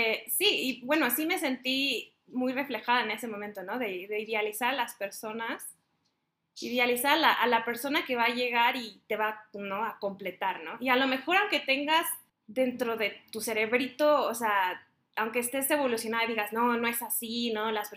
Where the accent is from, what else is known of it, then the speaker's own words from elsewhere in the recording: Mexico; creo que como mexicanos tenemos una buena relación con la muerte, ¿no?